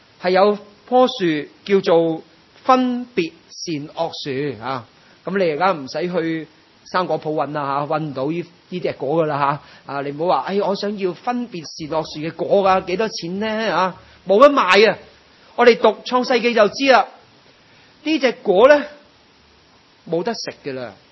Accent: Guangdong, China; 仲要讲翻俾我哋广东人啊，用广东话听嘅。

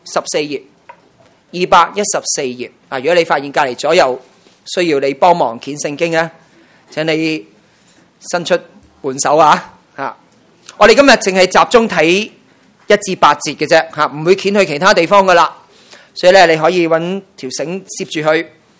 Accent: Hong Kong; 我哋香港人

